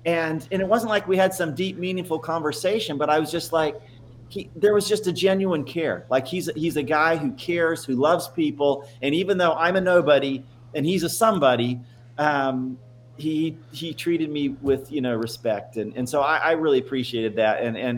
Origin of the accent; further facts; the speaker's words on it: New Zealand; also born or lived in Minnesota, United States; Born in Minnesota when I was about 7, we moved to New Zealand. So I actually grew up in New Zealand.